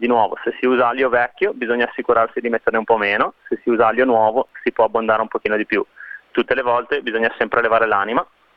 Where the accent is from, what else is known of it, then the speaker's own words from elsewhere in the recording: Genoa, Liguria, Italy; io sono proprio di Genova, nato in Piazza Tomaseo, quindi proprio centro.